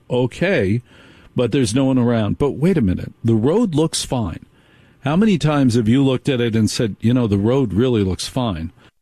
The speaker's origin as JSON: {"language": "English", "region": "Northeast", "country": "United States", "tie": "born or raised there", "said": "and I was raised in the Northeast."}